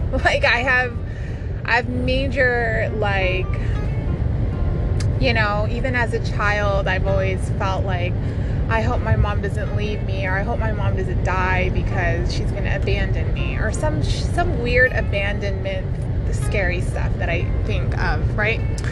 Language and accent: English; Philippines; She's actually Filipino, and I'm Filipino, if you guys don't know that.